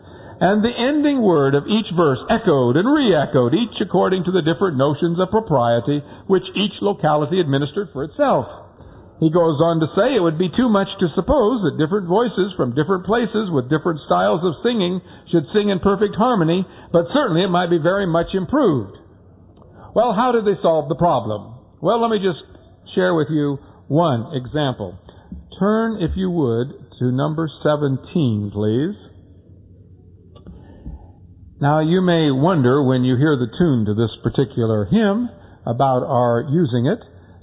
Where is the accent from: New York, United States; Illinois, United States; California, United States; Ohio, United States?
California, United States; born there; I was born in California, so I can say that. We liberal Californians, we introduced pump organ into the church service.